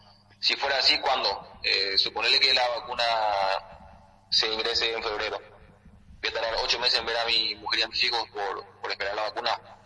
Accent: Paraguay; como todo paraguayo, como cualquier paraguayo sacando que seamos futbolistas, es que podamos ingresar al país

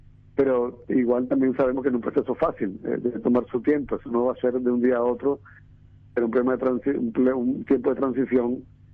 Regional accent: Venezuela; now in Paraguay; Nosotros, como venezolanos, que tenemos tantos problemas de limitaciones de alimento, de salud, pues estamos agradecidos con Paraguay

